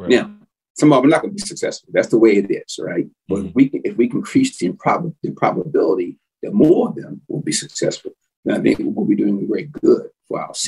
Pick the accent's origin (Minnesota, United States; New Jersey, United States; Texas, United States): New Jersey, United States; Cherry Hill; And I'm from Cherry Hill, and I don't think anybody's more conscientious and more interested in these young men being successful.